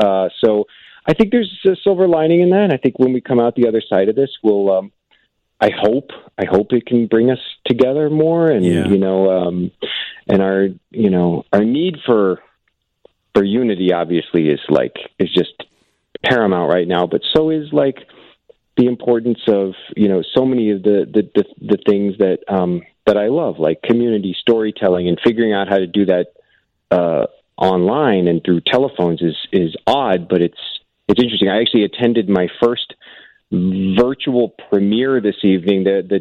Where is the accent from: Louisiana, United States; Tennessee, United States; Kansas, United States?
Kansas, United States; Overland Park; Yeah, I grew up in Kansas. I lived in the suburbs of Kansas City, a little town called Overland Park